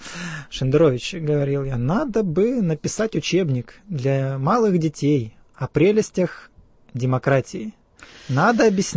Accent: Moldova; Надо было с самого начала сказать, что я молдаванин.

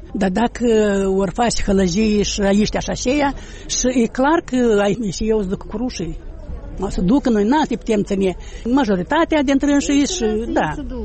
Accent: Moldova; Suntem moldoveni și români din talpa asta, o știu.

